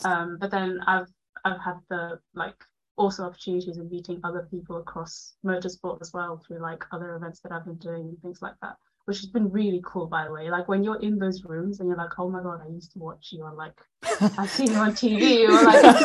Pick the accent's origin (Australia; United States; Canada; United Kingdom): United Kingdom; London; English is a second language; also born or lived in Germany; so I'm based in London. I grew up in London. I actually was born in Germany, so like first like 9 years of my life I grew up in Germany. Speak well, 9 year old level German, but still say that I speak German.